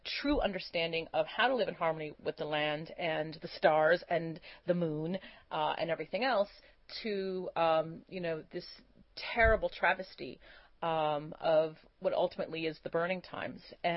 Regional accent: Los Angeles, California, United States; growing up in Los Angeles as a, suburban / urban girl, we could escape on the weekends

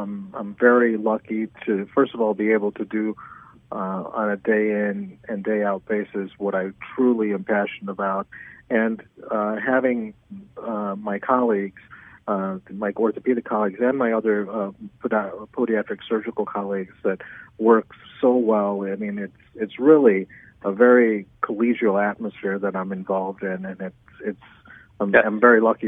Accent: Gurnee, Illinois, United States; I grew up in Gurnee, in the far north suburbs, and then we found our way to the Joliet area. We currently live in Naperville

